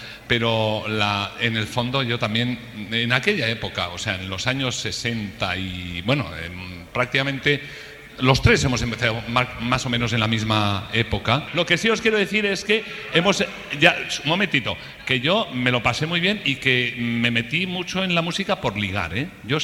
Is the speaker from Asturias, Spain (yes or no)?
yes; Asturias, Spain; Yo voy a romper, como buen asturiano, voy a romper el fuego.